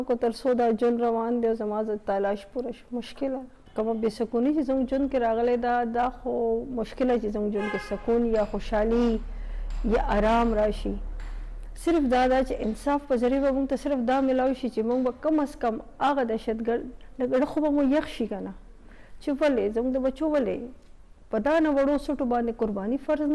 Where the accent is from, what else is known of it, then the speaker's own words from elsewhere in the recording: Pakistan; زه مسلمان یم زما صرف دا قصور دی چې زه پاکستانی زما صرف دا قصور دی چې زه پښتون یم